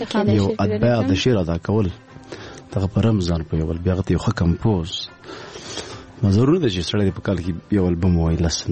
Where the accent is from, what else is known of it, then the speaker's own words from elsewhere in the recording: Paktia, Afghanistan; مونږ د پکتیا یو